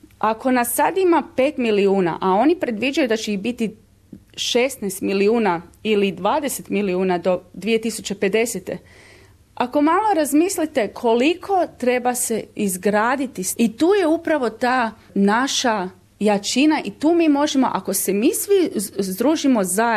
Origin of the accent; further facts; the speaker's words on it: Croatia; now in Australia; Kao Hrvati koji smo poznati po građevini